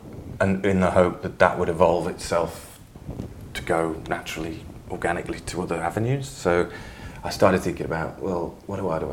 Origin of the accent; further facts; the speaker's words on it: England, United Kingdom; I returned to England, and I felt slightly removed from being English in a way.